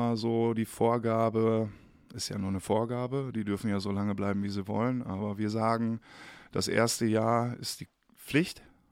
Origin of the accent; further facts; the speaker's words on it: Bitterfeld, Saxony-Anhalt, Germany; born there; moved away; also born or lived in Rheda-Wiedenbrück; Wir sind aus dem Landkreis Bitterfeld, komme ich gebürtig, und wir sind nach Gütersloh, also Reda-Wiedenbrück, meiner Oma.